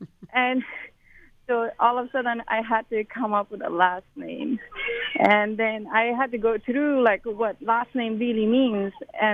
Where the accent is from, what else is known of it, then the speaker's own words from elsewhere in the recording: Afghanistan; now in Santa Cruz, United States; I'm originally born and raised in Afghanistan. I came to Santa Cruz to go to Cal Poly